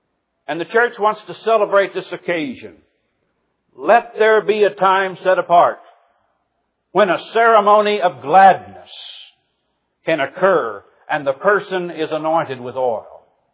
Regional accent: Midwest, United States; Where I was raised in the Midwest, you did not do this. Men just don't kiss men.

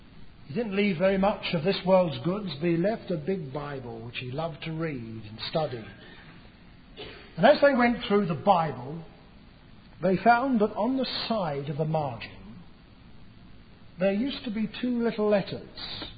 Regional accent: United Kingdom; I come from Britain

